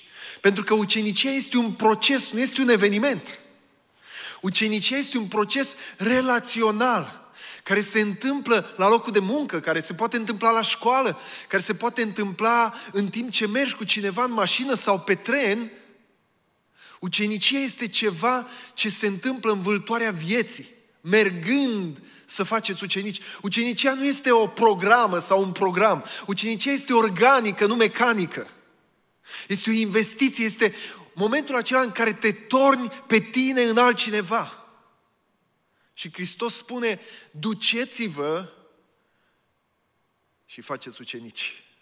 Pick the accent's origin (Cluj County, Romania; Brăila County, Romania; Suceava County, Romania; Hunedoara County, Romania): Hunedoara County, Romania; Petroșani; now in Medgidia, Romania; vin din Petroșani, dar m-am mutat în Megidia, în Dobrogea, de 24 de ani.